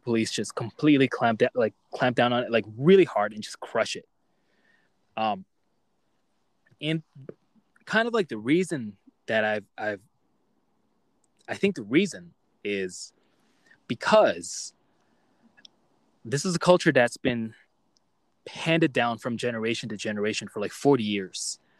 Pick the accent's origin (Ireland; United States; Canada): Canada; because I'm from Canada, right? Like our Western culture